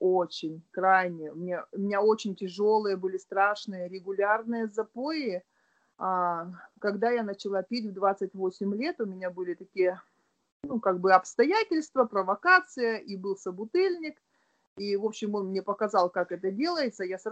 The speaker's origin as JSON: {"language": "Russian", "town": "Irkutsk", "region": "Irkutsk Oblast", "country": "Russia", "tie": "born or raised there", "lives_now": "Krasnodar, Russia", "said": "Я родом из Иркутска, сейчас живу в Краснодаре."}